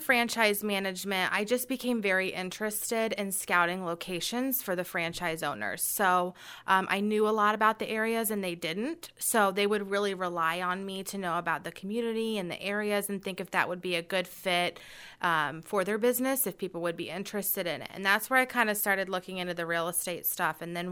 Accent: Carmel, Indiana, United States; But yeah, I grew up here in Carmel and graduated from Carmel High School. And then I went to IU down at Indiana University and graduated there.

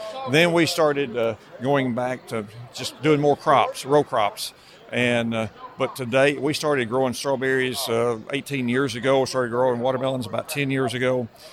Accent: United States; we as American people have so many things to worry about

